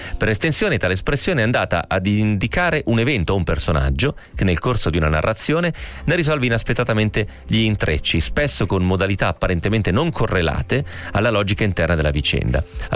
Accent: San Felice sul Panaro, Emilia-Romagna, Italy; conosco gli occhi di tutto il mio paese, San Felice sul Panaro, provincia di Modena, 10.000 anime in mezzo alla pianura padana.

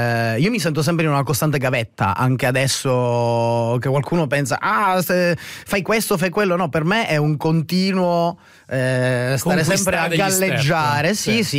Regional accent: Sicily, Italy; io ho vissuto a Caltanissetta e Catania prima di venire ad andare a Milano. È ovvio che torno nella regione dove sono nato e cresciuto

